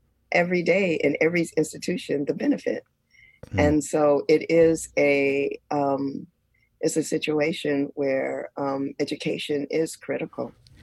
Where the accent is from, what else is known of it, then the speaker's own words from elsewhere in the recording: United States; as a Black woman growing up in America, with a very beautiful, loving family